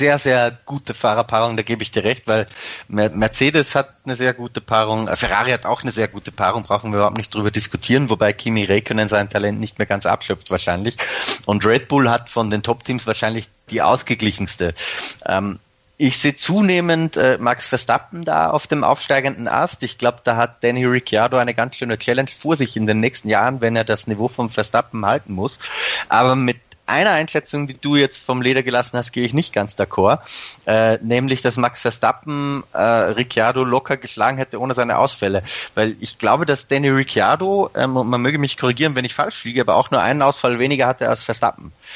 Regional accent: Austria; bei uns in Österreich

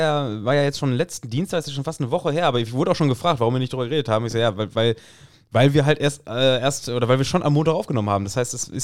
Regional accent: Lippstadt, North Rhine-Westphalia, Germany; Bin aus Lippstadt.

